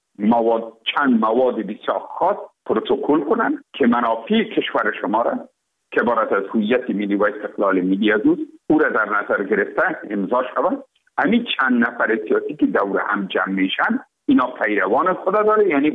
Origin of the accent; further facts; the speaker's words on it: Afghanistan; ما افغان هستیم، ما درد ما یکیست